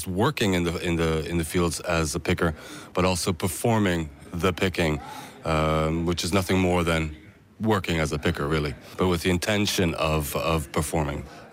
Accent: South Holland, Netherlands; now in Ireland; Dutch boy from the Bulb district, without any idea. A lot of these flowers are actually coming from my hometown.

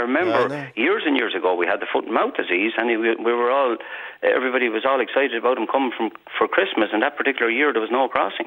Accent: Ireland; moved away; At any point during that 16 years, if I wanted to come home, I had the option. Ireland's always here. I'm an Irish citizen.

